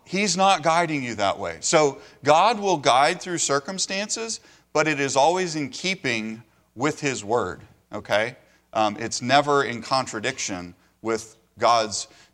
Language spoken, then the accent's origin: English; Washington, District of Columbia, United States; I was born in Washington, D.C. I grew up in suburban D.C.